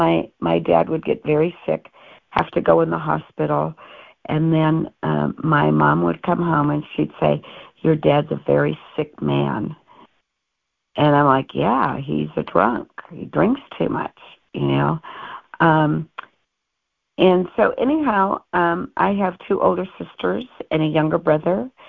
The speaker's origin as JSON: {"language": "English", "region": "North Dakota", "country": "United States", "tie": "born or raised there", "said": "And I grew up in North Dakota. My dad used alcohol, and we did the geographical move."}